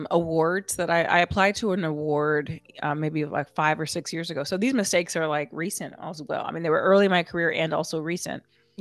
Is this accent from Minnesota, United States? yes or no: no; Rialto, California, United States; So I grew up in Rialto, California